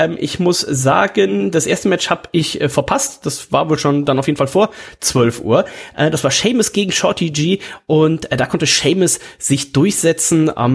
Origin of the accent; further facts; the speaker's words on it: Aachen, North Rhine-Westphalia, Germany; nö, ich komme aus Aachen.